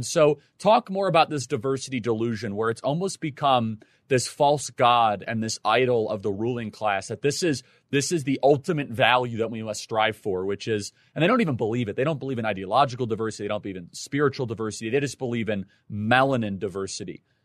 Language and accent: English; Chicago, Illinois, United States; at least when I grew up in America in a generally racially diverse environment in the suburbs of Chicago, I did not walk around thinking I was a white person every day.